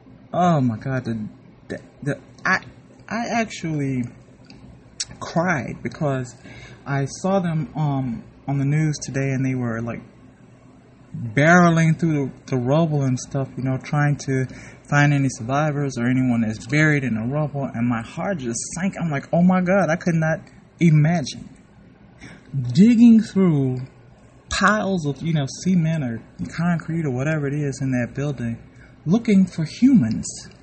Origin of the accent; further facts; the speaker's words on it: Louisiana, United States; I'm from Louisiana, where we, I think, kind of make hurricanes along with Florida, because we're right there on the Gulf.